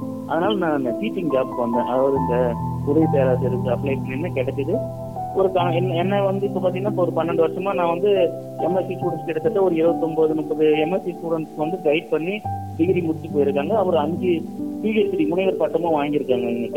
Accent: Puducherry, India; also born or lived in Bangalore; நான் பாண்டிச்சேரியை சேர்ந்தவங்க, புதுச்சேரின்னு சொல்லுவாங்க. நான் பிறந்தது படிச்சது எல்லாமே அங்கே.

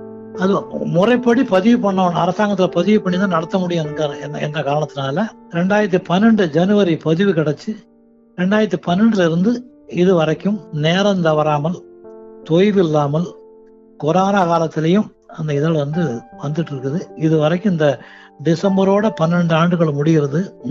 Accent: Kumaranputhur, Tamil Nadu, India; now in Chennai, India; என்னுடைய சொந்த ஊர் கன்னியாகுமரி மாவட்டம் தோவாளை தாலுகா குமரன்புதூர். சென்னையில் வந்து நான் வந்து ஒரு கூட்டுறவு நிறுவனத்தில் வேலை பார்த்தேன்.

